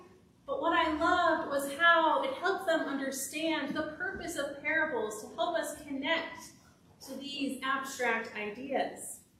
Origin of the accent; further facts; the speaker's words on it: Indiana, United States; I grew up in Indiana with a big backyard that included a raised garden bed where each summer my family would plant cherry tomatoes, green peppers, and cucumbers.